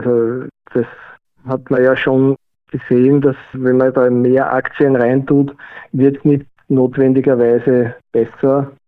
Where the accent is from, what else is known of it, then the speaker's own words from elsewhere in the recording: Vienna, Austria; bin aus Wien und Wikifolio-Trader